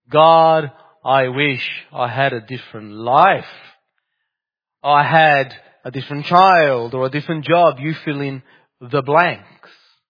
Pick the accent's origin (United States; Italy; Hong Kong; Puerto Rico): Italy; Naples, Campania; I come from Italy, and there is a place in Naples, that's my city where I come from.